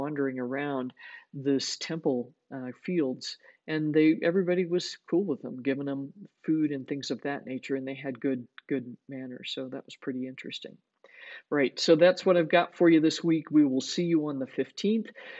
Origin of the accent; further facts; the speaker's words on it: the South, United States; accent: southern; they forgive me for my southern accent on the Spanish here.